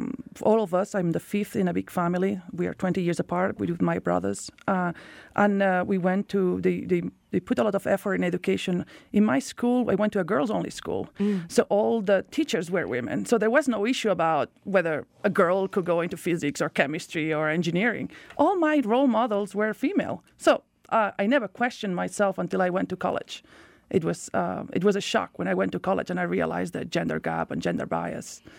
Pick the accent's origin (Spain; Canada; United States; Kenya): Spain; Barcelona, Catalonia; moved away as an adult; So I was born and raised in Barcelona by chance.